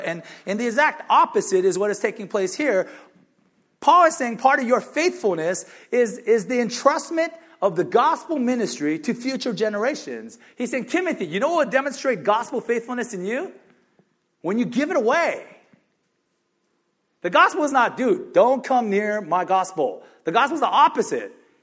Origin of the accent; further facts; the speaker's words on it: South Korea; now in Gardena, United States; We emigrated to the United States from South Korea. I'm pretty convinced that if we had stayed in South Korea, materially, my dad was doing really well there, we would have been a lot wealthier than we were.